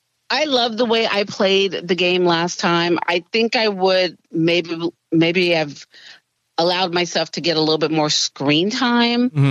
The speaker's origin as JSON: {"language": "English", "region": "West Coast", "country": "United States", "said": "he comes from New York. I come from the West Coast."}